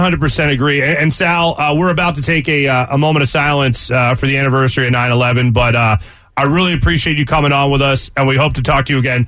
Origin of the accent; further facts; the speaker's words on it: United States; And I never felt more vulnerable as an American than in that exact moment.